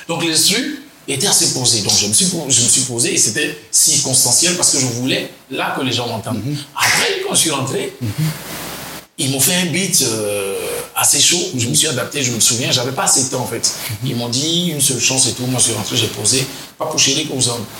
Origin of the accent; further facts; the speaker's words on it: Côte d’Ivoire; Comme j'ai dit, je venais de la Côte d'Ivoire.